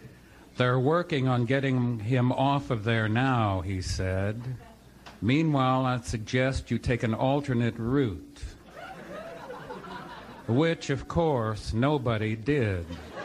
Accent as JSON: {"language": "English", "town": "San Pedro", "region": "California", "country": "United States", "said": "Hello, I come from San Pedro to put Redondo Beach on the map."}